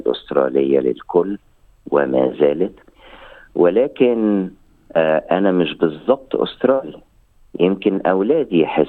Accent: Egypt; now in Australia; لو أنا قلت أنا مصري بحت أبقى كذاب، لكن أنا أحب مصر جدا ومن كل قلبي

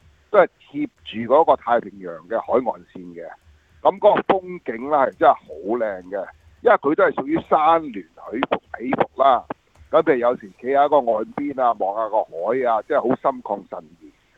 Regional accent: China; now in Australia; 因为我中国人

